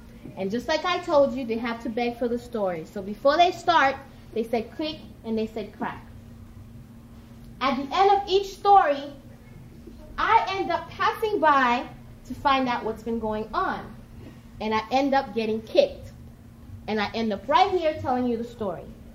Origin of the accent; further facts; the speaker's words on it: North Miami Beach, Florida, United States; I'm from North Miami Beach, Miami, Florida. Come a long way.